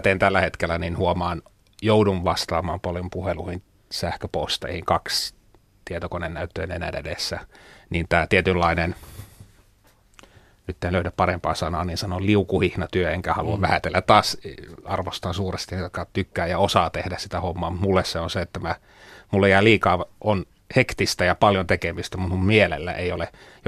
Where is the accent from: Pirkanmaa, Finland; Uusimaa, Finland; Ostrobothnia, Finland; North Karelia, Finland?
Uusimaa, Finland; Sipoo; Mä oon Sipoosta kotoisin